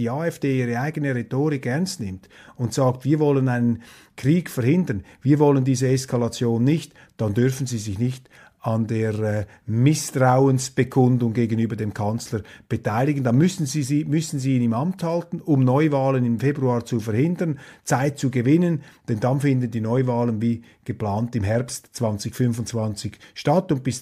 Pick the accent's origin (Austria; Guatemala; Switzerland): Switzerland; Und ich sage das als Schweizer, der sich natürlich auch große Sorgen macht für unser Land.